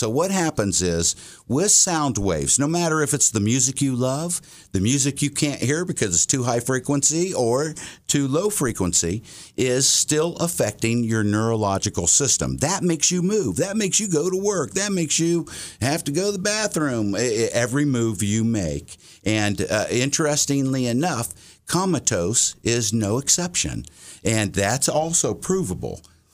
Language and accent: English; Whitehall, Ohio, United States; Today, it's my hometown.